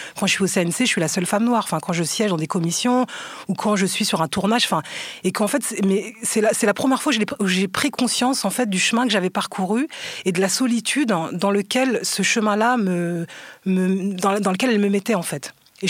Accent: Aulnay-sous-Bois, Île-de-France, France; Aulnay-sous-Bois, j'ai grandi au 3000, en Seine-Saint-Denis. Et je crois que je me suis rendu compte que j'étais noire, enfin même si je l'ai toujours su

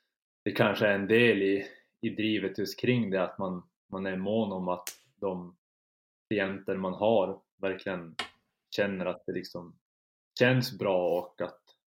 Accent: Kiruna, Norrbotten County, Sweden; moved away as an adult; also born or lived in Umeå; Jag har egentligen samma bakgrund som Jonas, på att jag har flyttat från Kiruna där jag är född och uppvuxen. När jag får plugga då i Umeå.

